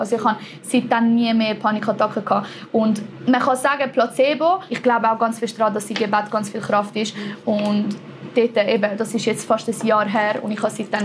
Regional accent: Italy; German is a second language; Also ich bin ja Italienerin und die meisten Italiener wachsen katholisch auf. Also ich bin eigentlich, also ich bin immer noch katholisch in dem Sinn.

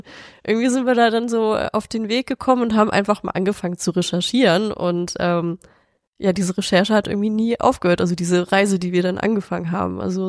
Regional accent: Schleswig-Holstein, Germany; also born or lived in Hamburg; now in Rheda-Wiedenbrück, Germany; ich komme tatsächlich ursprünglich aus dem Hohen Norden aus Schleswig-Holstein

